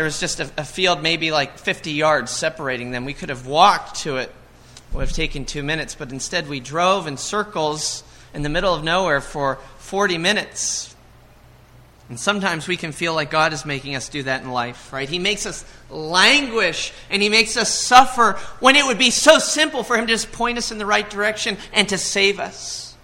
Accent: Hollidaysburg, Pennsylvania, United States; we were going to a restaurant that wasn't in my hometown in Hollidaysburg

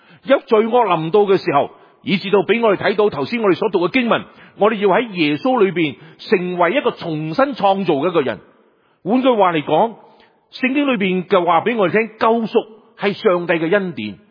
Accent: Guangdong, China; 譬如我们广东人，我们好自豪的，我们就睇轻北方的人

